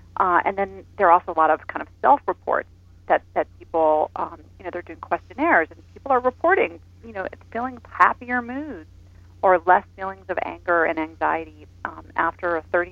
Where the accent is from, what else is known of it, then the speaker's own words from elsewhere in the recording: United States; I am from the United States, and we here have, you know, a particular sort of orientation toward nature